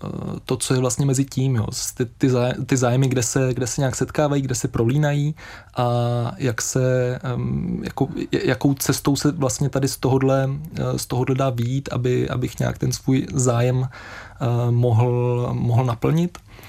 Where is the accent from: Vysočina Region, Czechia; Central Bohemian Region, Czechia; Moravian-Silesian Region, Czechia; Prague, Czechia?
Moravian-Silesian Region, Czechia; Opava; začal se zajímat o umění v mém rodném městě v Opavě